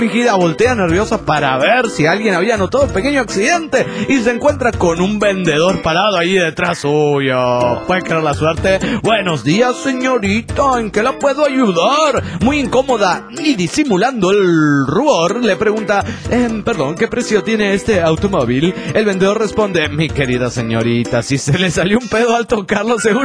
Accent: Mexico City, Mexico; del DF mexicano.

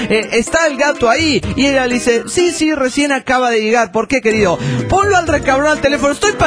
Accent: Ciudad Juárez, Chihuahua, Mexico; de Ciudad Juárez, México.

